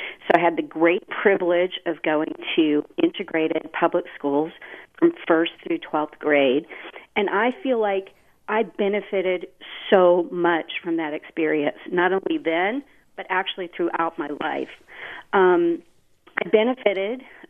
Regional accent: Mississippi, United States; I wanted to talk about my experience growing up in Mississippi.

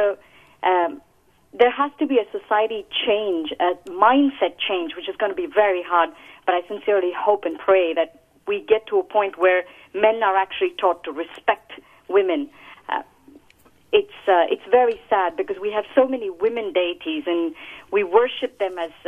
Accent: India; I was raised in India

